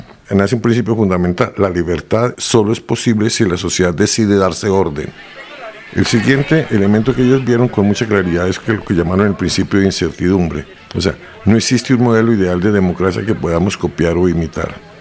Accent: Colombia; colombiano.

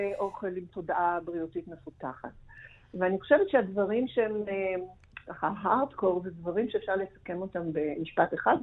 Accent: Riga, Latvia; אני באה מריגה שזה אזור יחסית ישיר ומבוסס

